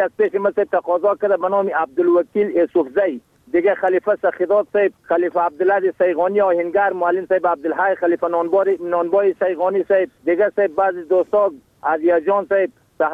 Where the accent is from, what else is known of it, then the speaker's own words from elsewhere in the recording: Bamyan, Afghanistan; از ولسوالی که همارد قریه یاجر ولایت ما بامیان، فعلا باشنده قریه قاغور زمین.